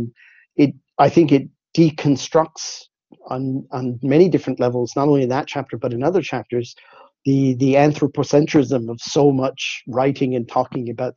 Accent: Newfoundland and Labrador, Canada; I actually did when I was younger growing up in Newfoundland.

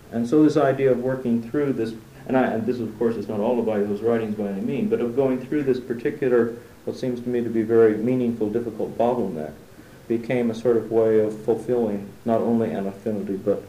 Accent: United States; I was saying this as an American for whom, you know, America is the land of freshmen, right?

